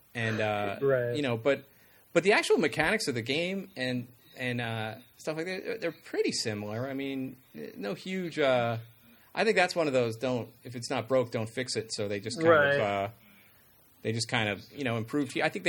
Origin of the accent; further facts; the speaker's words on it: Los Angeles, California, United States; and I don't know if that's because I'm from Los Angeles